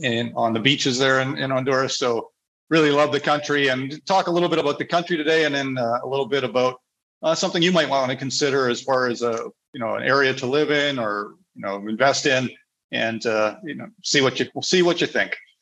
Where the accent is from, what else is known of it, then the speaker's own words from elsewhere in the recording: Canada; now in Panama; As Mikkel said, I'm originally from Canada, a Canadian citizen, but I'm a resident of several countries down here in Latin America, and really make my home in a number of the countries here with my wife, Andrea.